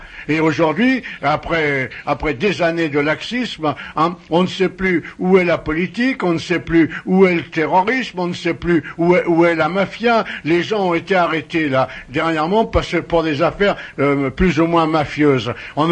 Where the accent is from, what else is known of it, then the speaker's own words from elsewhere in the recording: Corsica, France; je suis corse, même si je n'ai pas un nom corse, je suis corse de père, de mère et de naissance.